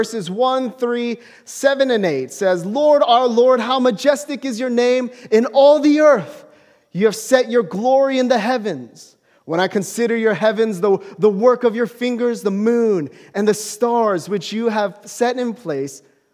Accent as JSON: {"language": "English", "town": "Denver", "region": "Colorado", "country": "United States", "tie": "born or raised there", "said": "This is my hometown of Denver, Colorado. Home city of Denver, Colorado."}